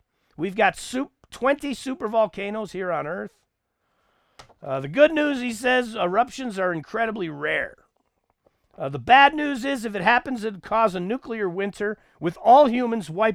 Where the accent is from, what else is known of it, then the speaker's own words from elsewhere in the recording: Texas, United States; I grew up in the Permian Basin, which literally qualifies as the armpit of the nation. It's extreme low elevation and its location right there in the armpit area.